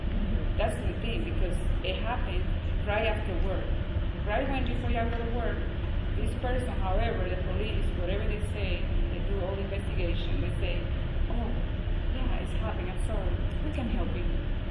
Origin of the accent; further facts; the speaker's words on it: Cuba; now in United States; We are from Cuba. We came here, we work, and we pay our bills, and we do everything.